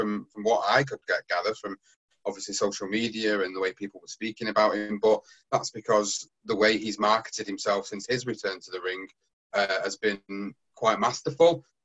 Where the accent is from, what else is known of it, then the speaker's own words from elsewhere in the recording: United Kingdom; As a British boxing fan, I would love to be able to travel down to London